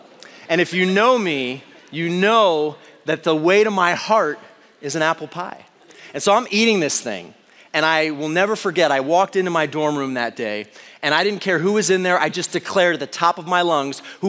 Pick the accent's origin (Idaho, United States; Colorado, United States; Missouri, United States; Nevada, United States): Colorado, United States; So growing up in Colorado, my parents took us down to Tucson, Arizona a couple times to see spring training.